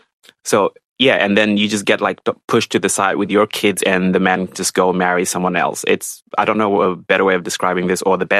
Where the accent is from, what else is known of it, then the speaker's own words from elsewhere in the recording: Mount Hagen, Western Highlands, Papua New Guinea; I grew up in Mount Hagen, so which is regarded as the third largest city, and that's in quotations, in PNG. It's up in the mountains, and it's very, very cold.